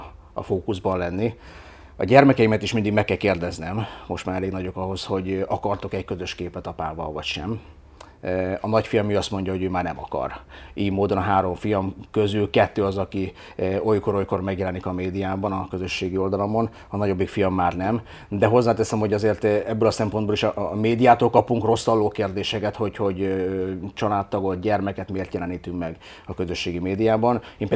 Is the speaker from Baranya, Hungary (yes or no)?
no; Miskolc, Borsod-Abaúj-Zemplén, Hungary; És onnan kerültem Miskolcra ebbe az iskolába, és miután Miskolcon nőttem fel, azért sok mindent láttam már.